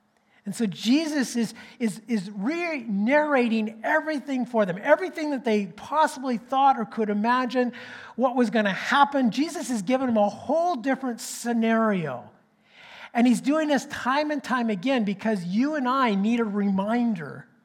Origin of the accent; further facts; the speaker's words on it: Canada; Even though I know that we are Canadian, we hear a lot about what happens down in the States.